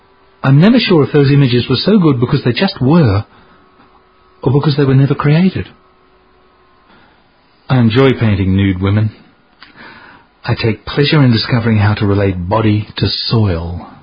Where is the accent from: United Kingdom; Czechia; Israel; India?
Israel; now in Australia; Growing up in Israel, one's dreams were confined to a quarter acre. In Australia, 5 acres does not a farm make, but in my vocabulary, it's an estate.